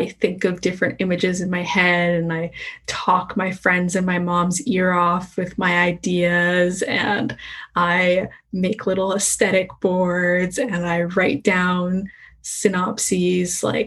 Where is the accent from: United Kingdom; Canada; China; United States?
Canada; because I am obnoxiously Canadian at times.